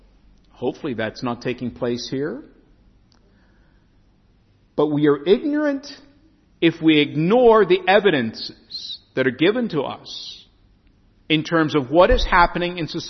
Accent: United States; He knows I'm an American, and so he brings this.

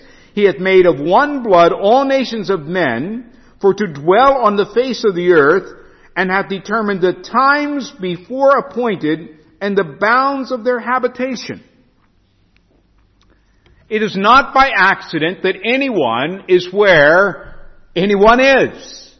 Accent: Pennsylvania, United States; And I said, "I'm from God's country in Pennsylvania."

